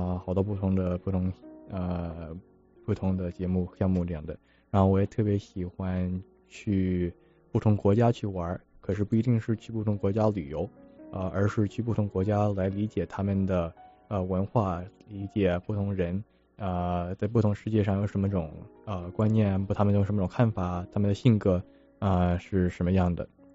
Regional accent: United States; 我是美国华人，就是我是美国这边生的，美国这边长大的。

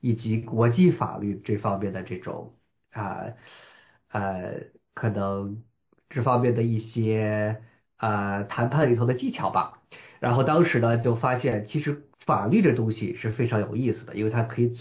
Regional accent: Seattle, Washington, United States; also born or lived in Pennsylvania; 我是在这边出生的，我在宾夕法尼亚州出生的，然后我

